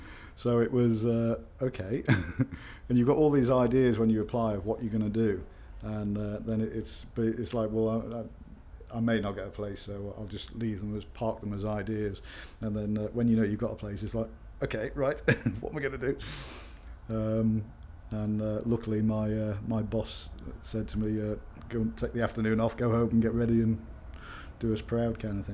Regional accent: Liverpool, North West England, United Kingdom; I'm from Liverpool originally, just near Crosby Beach, so been a few times up to see another place up there.

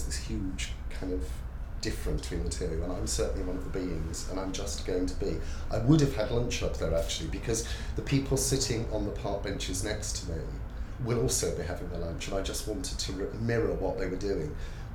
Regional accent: Cardiff, Wales, United Kingdom; I am 48 years old, I had to think there, and I'm from Cardiff in Wales.

